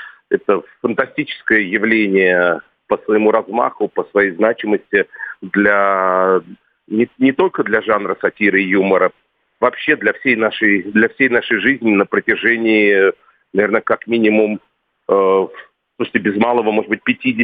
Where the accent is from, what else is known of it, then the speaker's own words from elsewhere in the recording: Moscow, Russia; born there; У меня есть некоторые одесские корни, мой дедушка одессит, но я сам родился в Москве.